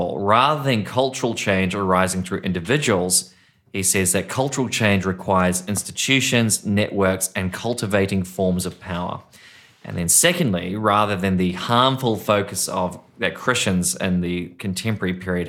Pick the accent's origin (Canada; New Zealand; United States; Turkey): New Zealand; moved away as an adult; now in Australia; me being a New Zealander and new to this land of Australia